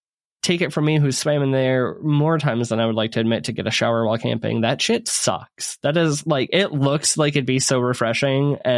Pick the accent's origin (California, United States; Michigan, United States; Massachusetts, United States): Michigan, United States; We're from Michigan. We're obviously the greatest state on earth, surrounded by the Great Lakes.